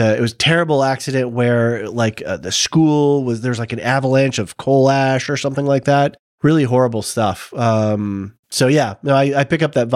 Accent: England, United Kingdom; As an Englishman, my first reaction was a working man's band

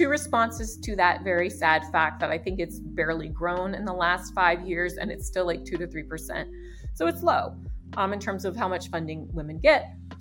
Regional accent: the South, United States; Or I'm from the South, so we would say jump in whole hog, right?

